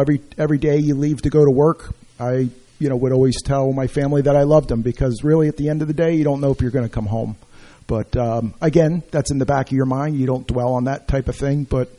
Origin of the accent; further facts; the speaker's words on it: New Jersey, United States; Born and raised in Hunterdon County. Been a resident of Clinton Township for 50 years. Did a short stint in the borough of Highbridge for 5 years.